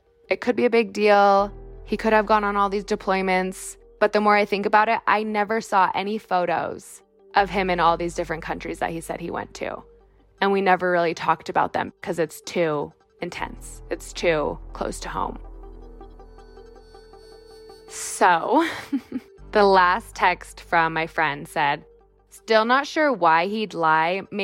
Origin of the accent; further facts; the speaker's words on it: Salt Lake City, Utah, United States; which is curious because I'm from Salt Lake City and he knows that.